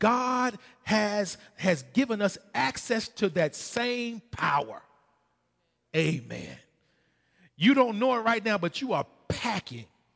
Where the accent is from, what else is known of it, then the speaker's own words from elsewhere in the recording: Arkansas, United States; I'm from Arkansas, from the country.